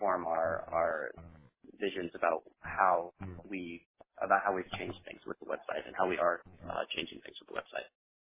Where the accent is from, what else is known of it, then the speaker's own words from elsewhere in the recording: Massachusetts, United States; I'm from Massachusetts